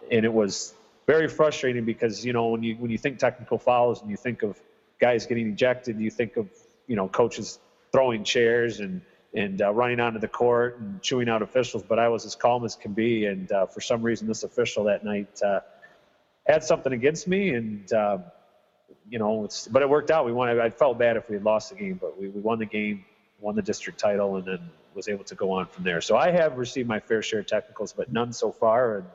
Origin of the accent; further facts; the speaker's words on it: Springport, Michigan, United States; now in Jonesville, United States; growing up in Springport, there's not a lot to do in Springport. And we always knew that growing up.